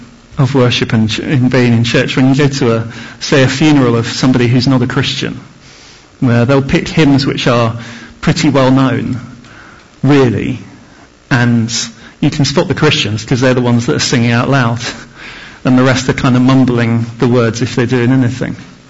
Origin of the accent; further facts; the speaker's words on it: United Kingdom; we as a nation, as British people anyway, I can't speak for the Bulgarians, but so as British people, we're very reserved on the whole.